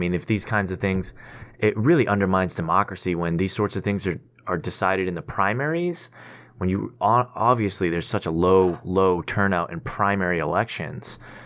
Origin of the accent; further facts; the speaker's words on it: Somerville, Massachusetts, United States; So I'm born and raised in Somerville. I lived in Boston in my college years. I moved back to Somerville after a number of years.